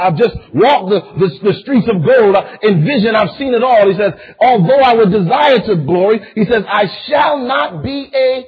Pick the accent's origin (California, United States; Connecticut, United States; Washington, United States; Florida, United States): Connecticut, United States; I grew up in Connecticut.